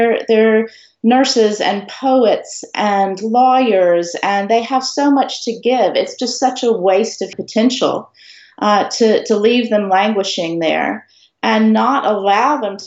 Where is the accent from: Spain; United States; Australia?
Australia; I'm Australian, right? As an Australian, I feel responsible for doing something about this.